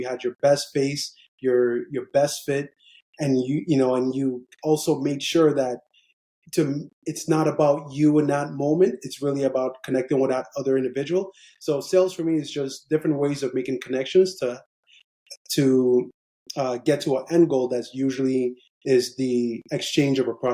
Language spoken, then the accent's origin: English; Nigeria; born there; Well, I mean, I was born in Nigeria